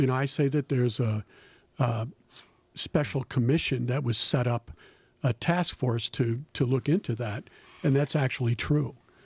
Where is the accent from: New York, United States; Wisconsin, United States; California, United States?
Wisconsin, United States; Prairie du Chien; I grew up in Prairie du Chien.